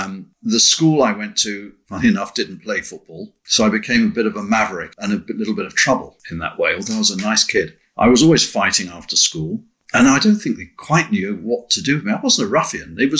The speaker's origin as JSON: {"language": "English", "town": "Wendover", "region": "South East England", "country": "United Kingdom", "tie": "born or raised there", "also_born_or_lived": "Leeds", "said": "I was born in Leeds because my parents moved down to Buckinghamshire, a little village called Wendover, which was all countryside at the time."}